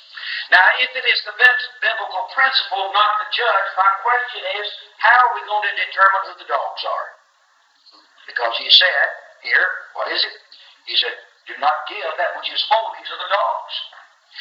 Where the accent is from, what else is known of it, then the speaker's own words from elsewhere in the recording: Tiptonville, Tennessee, United States; Growing up in West Tennessee, where I grew up, around Ruthfoot Lake, my dad preached up there, and there were certain things that we didn't do. In Tiptonville, where I grew up